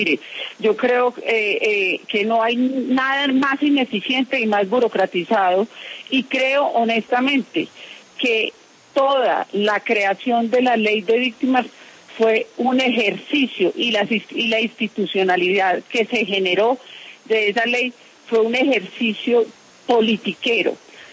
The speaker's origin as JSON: {"language": "Spanish", "country": "Colombia", "said": "víctimas yo creo que somos todos los colombianos."}